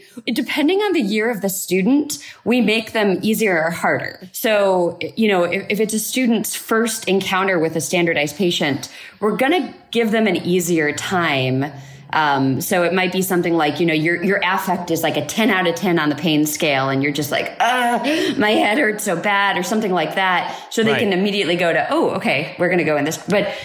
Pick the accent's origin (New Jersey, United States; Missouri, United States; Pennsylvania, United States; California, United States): Missouri, United States; St. Louis; now in McLean, United States; I live in McLean right now, originally from St. Louis, Missouri, but spent some time like overseas for a little while.